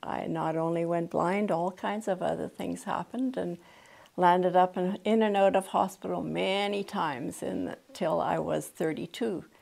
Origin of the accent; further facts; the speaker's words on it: Abbotsford, British Columbia, Canada; born there; My parents were the first couple married here, and I was born right in South Abbotsford.